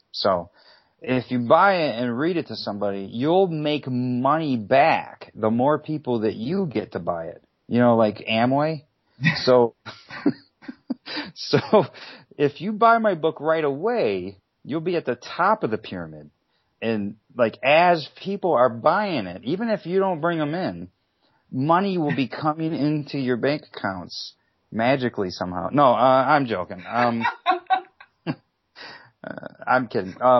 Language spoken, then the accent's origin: English; Michigan, United States; now in Ohio, United States; Yeah, I'm from Michigan.